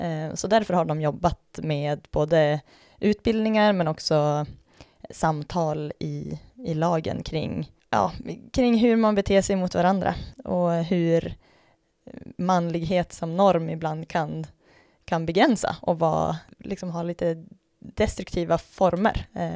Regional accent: Umeå, Västerbotten County, Sweden; Jag är Umebo i grunden.

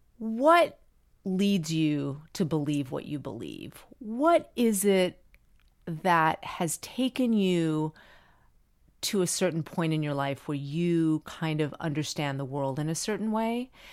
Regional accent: Miami, Florida, United States; I was growing up in Miami and I was a Latina. And I actually didn't realize that not everyone was Cuban around me. I didn't grow up as a minority. I grew up in Miami and everyone spoke Spanish.

